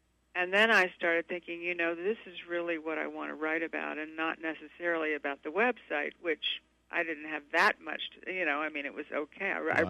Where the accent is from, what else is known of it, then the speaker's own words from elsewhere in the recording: Savannah, Georgia, United States; accent: Southern; also born or lived in Louisiana; I suddenly get my Southern accent back. I'm from Savannah, Georgia. But we did, you know, my father was in the Army. We did live in Louisiana for a while